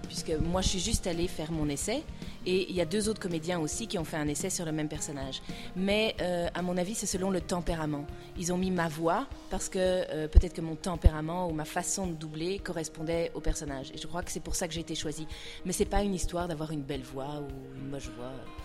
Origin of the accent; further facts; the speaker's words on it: Canada; moved away as an adult; now in France; je suis canadienne. Donc je suis née au Canada et j'ai habité 19 ans au Canada.